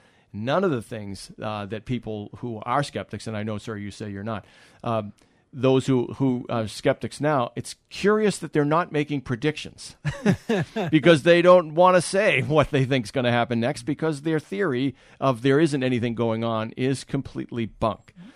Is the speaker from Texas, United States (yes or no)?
no; Massachusetts, United States; I grew up in Massachusetts, so it's approximately the same latitude as Milwaukee.